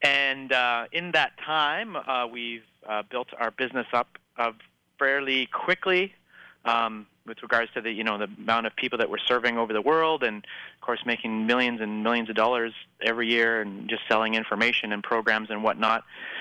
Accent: Canada; and I'm from Canada, and the highest rank in our entire country was a purple belt.

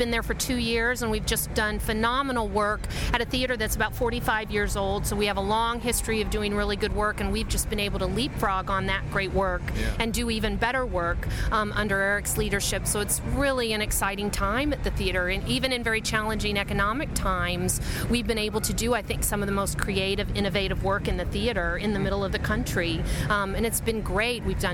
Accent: Kansas City, Missouri, United States; I grew up in Kansas City, and I never, never thought I'd live in Kansas City again as a grown-up.

